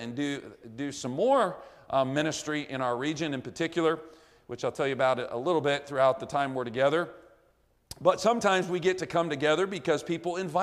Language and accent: English; Kansas City, Missouri, United States; I grew up in Kansas City, Missouri. Everybody asks me if it's Kansas, but I am a Kansas fan.